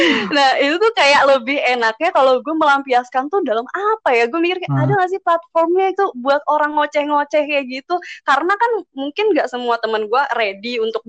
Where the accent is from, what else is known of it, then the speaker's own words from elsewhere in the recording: Padang, West Sumatra, Indonesia; also born or lived in Jakarta; Soalnya pertama, gue asalnya dari Padang. Sebenarnya gue lama di Jakarta, cuman orang tua gue tuh asli Padang, dan sehari-hari di rumah suka pakai bahasa Padang gitu.